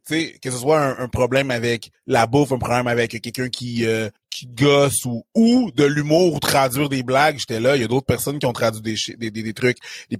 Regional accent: Haiti; je suis haïtien

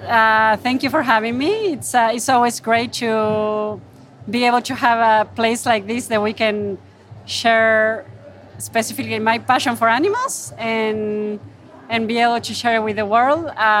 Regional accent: Argentina; moved away as an adult; I'm Argentinian originally. I'm from Argentina, born and raised, and I've been working in Africa these past 6 years.

